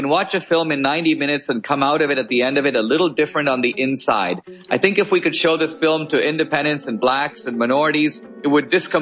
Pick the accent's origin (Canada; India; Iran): India; now in United States; I grew up in India. It's a country run by gangs, slumdog millionaire style. I came to America for something different.